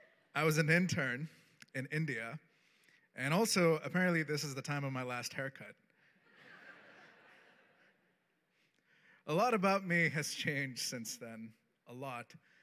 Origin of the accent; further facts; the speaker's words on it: Canada; And you know what's even more depressing as a Canadian?